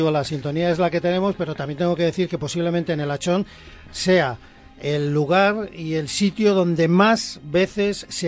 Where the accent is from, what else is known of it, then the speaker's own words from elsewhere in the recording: Valladolid, Castile and León, Spain; Los que somos de Valladolid capital, después de la capital de Valladolid, el segundo pregón de importancia es el de Medina de Ríoseco.